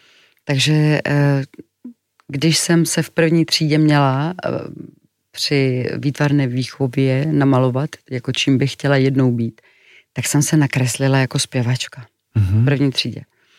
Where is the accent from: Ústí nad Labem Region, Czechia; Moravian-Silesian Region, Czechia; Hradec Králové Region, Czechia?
Ústí nad Labem Region, Czechia; Klášterec nad Ohří; my jsme pocházeli vlastně z Klášterce, ale v Mostě jsem studovala a proto jsem musela být na internátě.